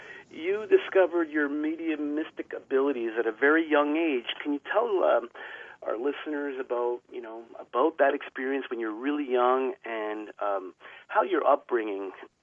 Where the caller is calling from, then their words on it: Albany, New York, United States; We're calling you from the Northeast. I'm calling you from the Northeast, Albany, to be more specific.